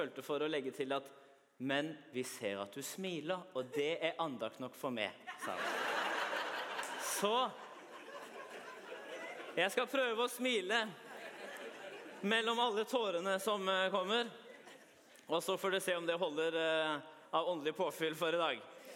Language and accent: Norwegian; Eastern Norway, Norway; accent: Eastern Norwegian; når både Thomas og jeg snakker østlandsk, litt rask østlandsk.